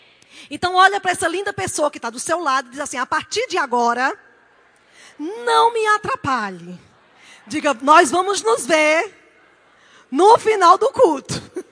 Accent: Caruaru, Pernambuco, Brazil; moved away as an adult; now in Porto Alegre, Brazil; Nós somos lá de Caruaru, Pernambuco, Nordeste do Brasil. Sou nordestina. Mas nesse tempo, o Senhor nos trouxe há 3 anos atrás para Porto Alegre, Rio Grande do Sul, e nós estamos lá.

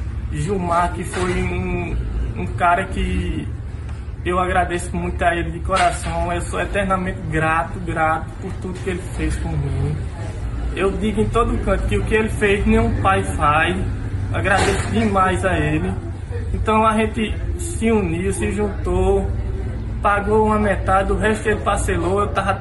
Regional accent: Boqueirão, Paraíba, Brazil; Eu sou natural de Boqueirão, nascido e criado lá, filho de agricultor e de agricultora, Dona Graça e seu Agamenon.

